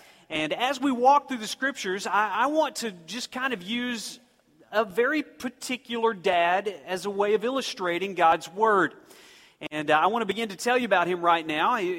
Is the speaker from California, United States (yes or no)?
no; Muskogee, Oklahoma, United States